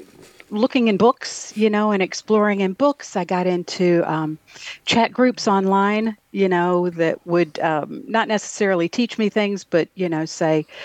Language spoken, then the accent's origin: English; South Carolina, United States; born there; I say I'm Southern by birth and Midwestern by luck. I was born in South Carolina.